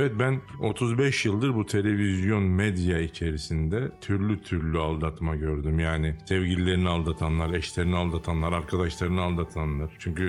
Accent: Izmir, İzmir, Turkey; Ben de İzmirliyim.

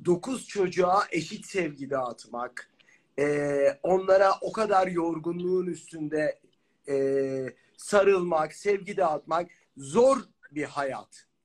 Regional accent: Osmaniye, Turkey; Bizler Adanalıyız. Ben Osmaniyeliyim. Biz artık ayrıldık ama. Adanalıyık, Allah'ın adamıyık.

